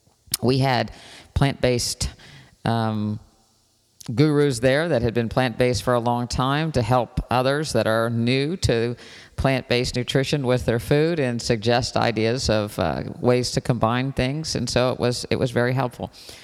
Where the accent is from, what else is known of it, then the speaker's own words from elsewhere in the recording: Ireland; being a Irish girl that came from a big farm cooking family.